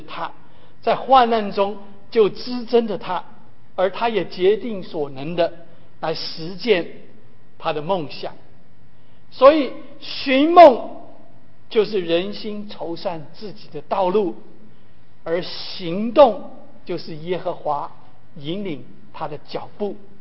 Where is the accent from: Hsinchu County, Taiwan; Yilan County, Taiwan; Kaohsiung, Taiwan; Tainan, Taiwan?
Kaohsiung, Taiwan; 我哥哥我岳母他们住在台北，但是我的老家住在高雄，所以我就转往高雄